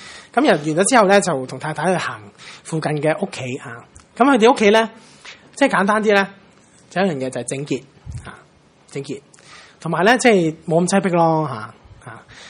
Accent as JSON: {"language": "Cantonese", "country": "China", "said": "咁修養都唔關我事，我係中國人啊。"}